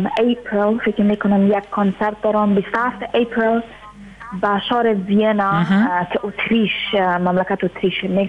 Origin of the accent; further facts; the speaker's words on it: Afghanistan; ما اگر چی دیر نشده از افغانستان آمدم، یک دسته ماه میشه